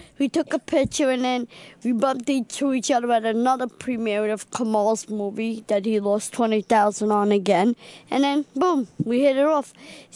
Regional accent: Brooklyn, New York, United States; I'm from Brooklyn, you know, I'm a little dyslexic.

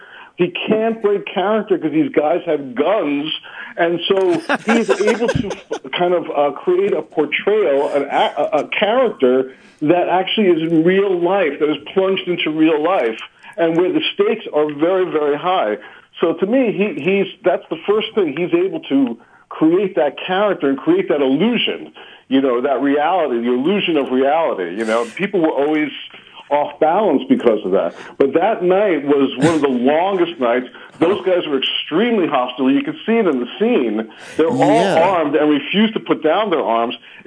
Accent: Brooklyn, New York, United States; I would say, growing up in Brooklyn

